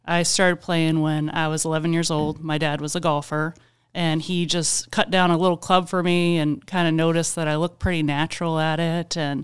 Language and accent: English; Texas, United States; moved away as an adult; So I'm from Texas. I've moved up here about 6.5 years ago. My first time actually to live outside of Texas.